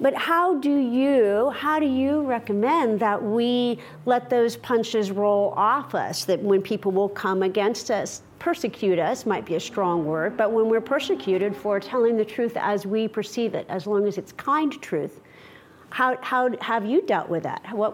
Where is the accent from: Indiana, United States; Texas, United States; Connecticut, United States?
Indiana, United States; when I had this platinum blonde mother and this dark Indian father, and the Ku Klux Klan would bang on our windows in rural Indiana